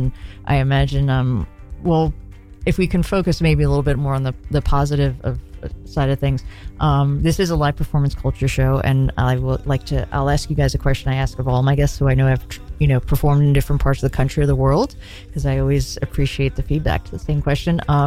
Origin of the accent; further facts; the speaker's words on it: New York City, New York, United States; I grew up in New York City and in Brooklyn